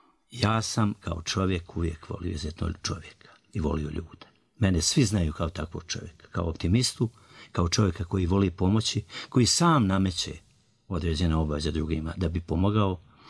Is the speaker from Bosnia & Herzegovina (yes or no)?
yes; Banja Luka, Republika Srpska, Bosnia & Herzegovina; Ja živim u jednom prostoru gdje sam rođen u Budžaku. Samo ime govori, to je nekada bio nekakav ćošak Banja Luke, napušteni i zapušteni